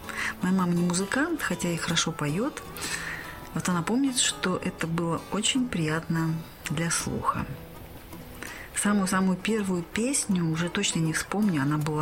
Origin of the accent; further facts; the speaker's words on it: Kamchatka Krai, Russia; also born or lived in Vladivostok; now in Khabarovsk, Russia; А сама я коренная дальневосточница, выросла на Камчатке, училась в институте во Владивостоке. Сейчас живу в Хабаровске.